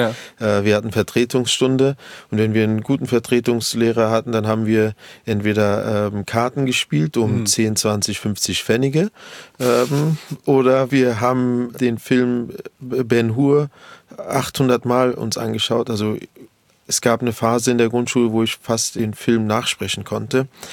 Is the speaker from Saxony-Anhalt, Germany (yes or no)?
no; Berlin, Germany; born or raised there